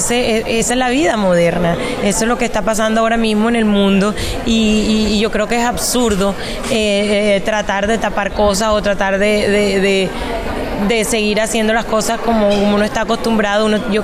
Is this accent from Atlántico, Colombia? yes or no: yes; Barranquilla, Atlántico, Colombia; La verdad es que Barranquilla, yo soy Barranquilla, yo soy barranquillera, y para mí es un orgullo que la gente cuando me ve a mí, cuando me oye, se acuerden de Barranquilla.